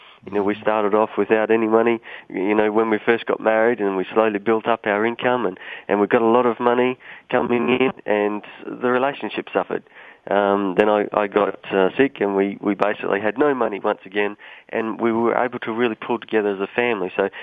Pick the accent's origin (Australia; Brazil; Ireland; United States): Australia; I'm actually calling from California, but I'm just visiting from Australia, actually.